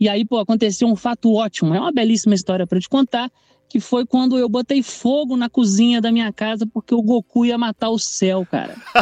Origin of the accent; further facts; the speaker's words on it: Juiz de Fora, Minas Gerais, Brazil; eu sempre meio que fui um alien na minha cidade, assim, eu sou de Juiz de Fora, Minas Gerais.